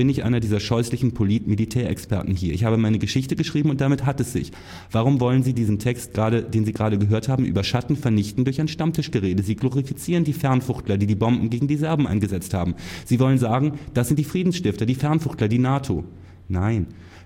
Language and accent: German; Carinthia, Austria; im Grenzland, vor allem im Kärnten, wo ich herkomme